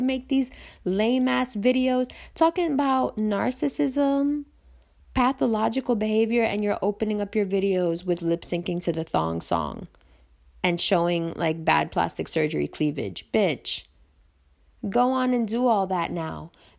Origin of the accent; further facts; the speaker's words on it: Pakistan; I love Pakistan. I love being Pakistani.